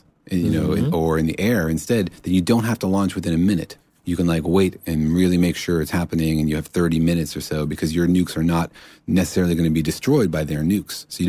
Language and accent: English; Los Alamos, New Mexico, United States; Because I grew up in Los Alamos, so I know a lot about like the nuclear infrastructure and all this kind of stuff.